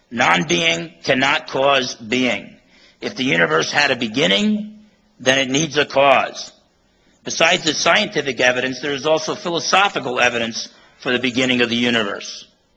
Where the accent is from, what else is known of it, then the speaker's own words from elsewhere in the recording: Washington, United States; I'm from Western Washington, so it's nice to drive across and come out here to Eastern Washington.